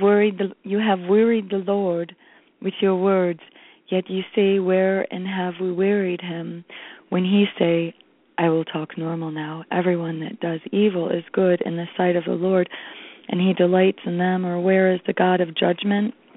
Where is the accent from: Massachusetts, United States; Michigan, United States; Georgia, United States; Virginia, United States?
Michigan, United States; Monroe; It's my hometown, Monroe, Michigan.